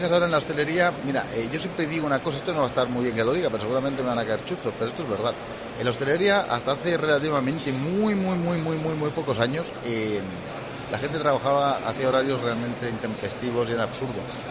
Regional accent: Barcelona, Catalonia, Spain; born there; Y yo nací en Barcelona.

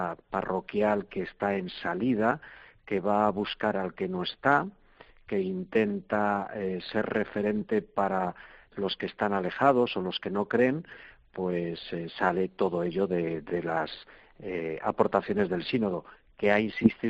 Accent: Castile and León, Spain; tanto en Galicia como en mi tierra, en Castilla y León, donde hay una despoblación y una dispersión grande

